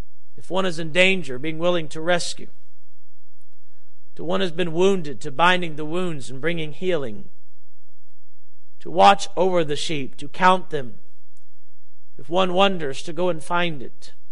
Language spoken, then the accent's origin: English; United States; you as an American, I as an American, ought to support our military